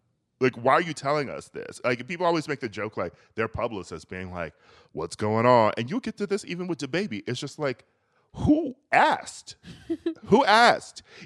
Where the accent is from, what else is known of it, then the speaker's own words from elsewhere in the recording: Boston, Massachusetts, United States; I grew up in Boston, and it was a term that we all use